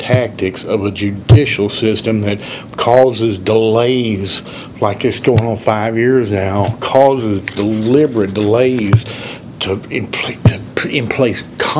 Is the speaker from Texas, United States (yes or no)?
yes; Dallas, Texas, United States; I'm from Dallas, Texas. Here I am in Austin, Texas